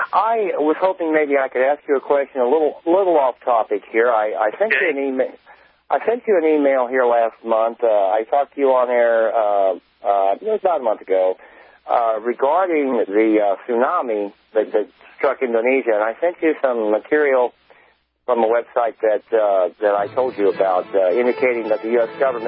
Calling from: Phoenix, Arizona, United States; Jack, I'm in your old grounds here in Phoenix.

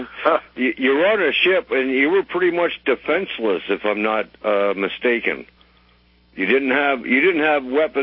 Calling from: Canada; the now I'm calling from Canada. Now we have hate crimes laws here in Canada

